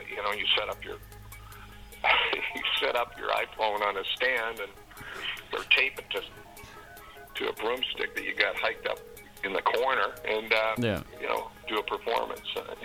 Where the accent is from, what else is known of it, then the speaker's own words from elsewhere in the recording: Lynn Lake, Manitoba, Canada; born there; up to my hometown where I was born, Lynn Lake.